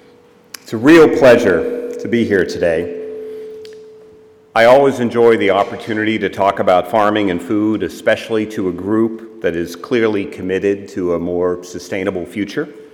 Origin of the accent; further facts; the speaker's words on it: Nantucket, Massachusetts, United States; also born or lived in Boston; I grew up on Nantucket Island, which is true, but as a young boy, I lived in suburban Boston.